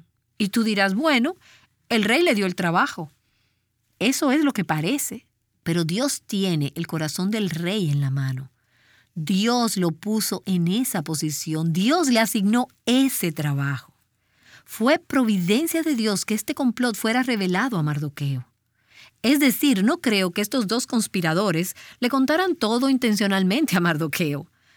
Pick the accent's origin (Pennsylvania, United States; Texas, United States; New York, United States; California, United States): Pennsylvania, United States; born there; William Penn, el fundador del estado donde yo nací, Pensilvania